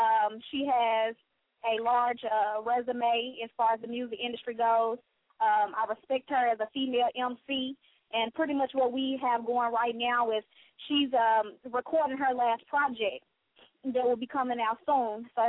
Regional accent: Columbia, Tennessee, United States; As I said before, I'm from Columbia, Tennessee.

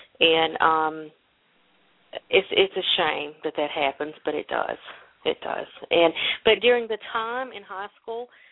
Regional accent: Kentucky, United States; I grew up in Eastern Kentucky where homosexuality is not looked upon too much.

